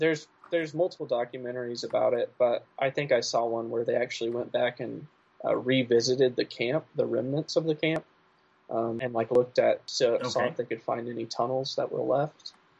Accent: Midwest, United States; I'm from the Midwest and like I can't imagine anything in the coldest winters we've had

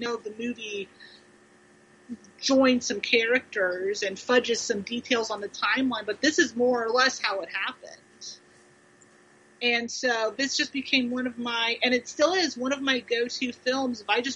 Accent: Ohio, United States; now in Kentucky, United States; I'm from Ohio, actually, but...

